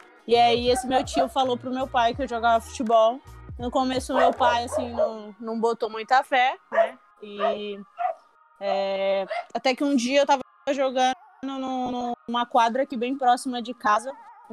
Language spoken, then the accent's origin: Portuguese; São Luís, Maranhão, Brazil; Eu sou de São Luís do Maranhão. Meus pais, quando eu era bem nova, eles acabaram vindo para São Paulo para trabalhar e eu fui criada pela minha avó.